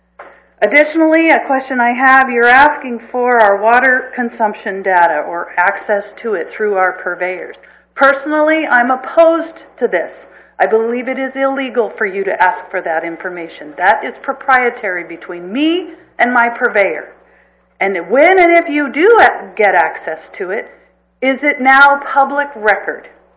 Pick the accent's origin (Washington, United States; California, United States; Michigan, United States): California, United States; Los Osos; Good morning. … from Los Osos.